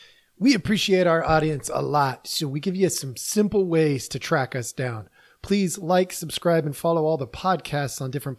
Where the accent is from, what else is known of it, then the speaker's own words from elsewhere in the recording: Oregon, United States; It's where we were born and raised, or at least raised. I know I was born in Oregon, and we would travel to all the little swim holes.